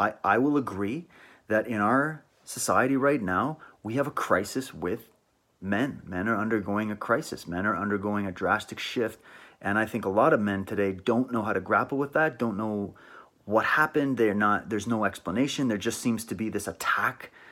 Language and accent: English; Canada; So I'm European through and through, born and raised in Canada, and I love who I am